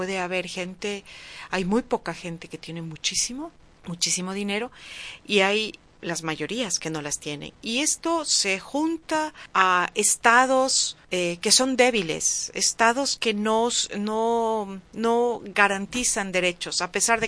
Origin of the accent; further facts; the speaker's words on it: Quito, Pichincha, Ecuador; Sí, soy de Quito, sí. Quito, Ecuador.